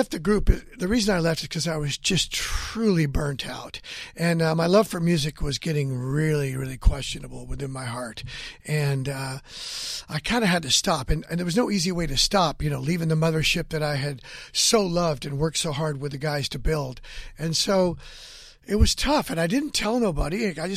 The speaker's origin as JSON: {"language": "English", "town": "Hanford", "region": "California", "country": "United States", "tie": "born or raised there", "said": "I went back to my hometown of Hanford, California, and I just hung out in that town and, you know, with old friends and drove up down Main Street and saw my old house where I was raised"}